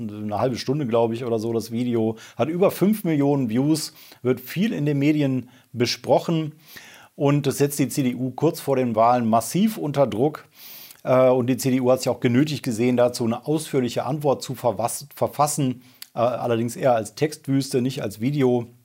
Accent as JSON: {"language": "German", "town": "Remscheid", "region": "North Rhine-Westphalia", "country": "Germany", "tie": "born or raised there", "said": "Jetzt komme ich zu meiner Heimatstadt Remscheid."}